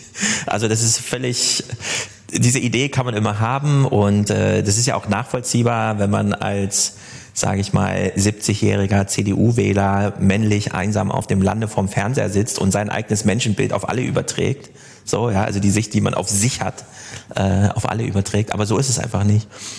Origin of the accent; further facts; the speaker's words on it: Jena, Thuringia, Germany; ich komme aus Jena, das ist das München des Ostens, wie man immer so sagt, ja, 25% der Stadt sind einfach Studenten